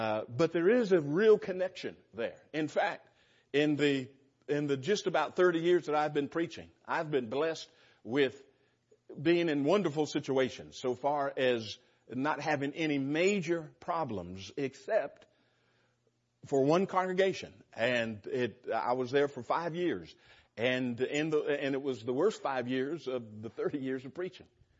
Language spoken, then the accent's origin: English; California, United States; I'm from California, and I'm a Californian through and through. That's God's country, but only Californians would ever dare say that. I've been away from California longer.